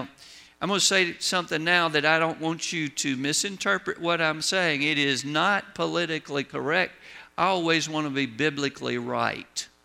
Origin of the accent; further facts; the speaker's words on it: Augusta, Georgia, United States; now in Rome, United States; We'll say Rome, Georgia, but we were raised in Augusta.